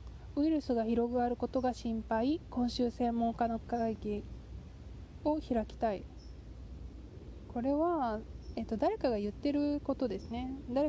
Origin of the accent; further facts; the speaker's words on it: Kansai, Japan; accent: Kansai dialect; でカジュアルに行くときに関西弁を混ぜていけるぐらいのニュアンスと、完全に標準語で行くときとでちょっとねスイッチを変えるんですよね。